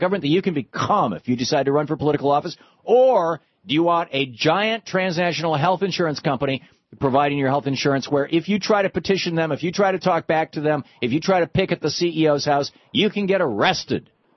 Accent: Michigan, United States; When I grew up in Michigan, it was Blue Cross Blue Shield of Michigan that I was providing to my employees for free

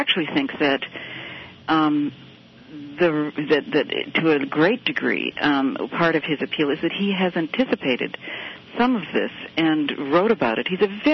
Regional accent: Massachusetts, United States; I'm from Massachusetts, where we've had two candidates who have managed to have that broad support

